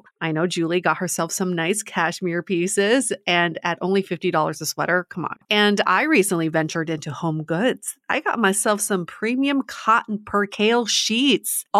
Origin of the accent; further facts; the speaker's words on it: Beijing, China; I'm from Beijing. We're known as the loud mouth, straight talking, direct people.